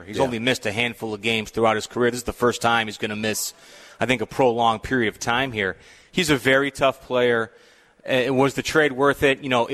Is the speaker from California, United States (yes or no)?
no; Vernon Hills, Illinois, United States; I finally get you guys to Vernon Hills. Finally come out to my hometown